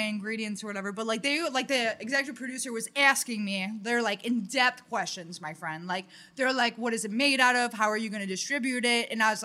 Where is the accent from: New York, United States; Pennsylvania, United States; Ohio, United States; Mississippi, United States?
Ohio, United States; Cleveland; I'm from Cleveland.